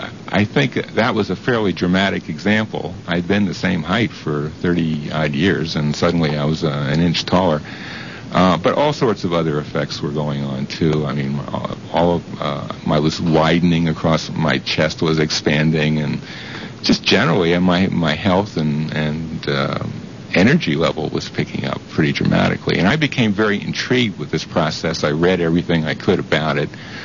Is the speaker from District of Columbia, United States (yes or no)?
yes; Washington, District of Columbia, United States; moved away as an adult; also born or lived in Toronto, Canada; Well, I was born in Washington, D.C., and lived there until I went away to college. Later, I went to work in Toronto, Canada